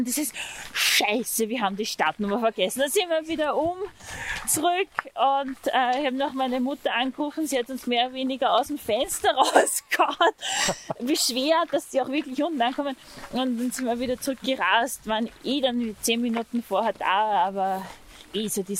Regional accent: Fels am Wagram, Lower Austria, Austria; ich komme aus Fels am Wagram und bin in Krems in die Schule gegangen. Also so die Wachau ist im Echt so ein Stück Heimat für mich.

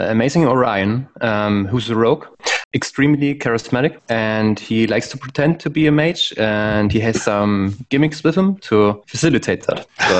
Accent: Germany; English is a second language; And I'm from Germany.

